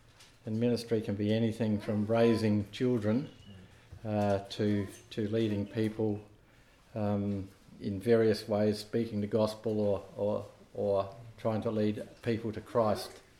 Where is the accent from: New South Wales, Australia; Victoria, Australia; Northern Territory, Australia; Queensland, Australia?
Northern Territory, Australia; Alice Springs; I'm visiting here from Alice Springs, and I've been here a few times now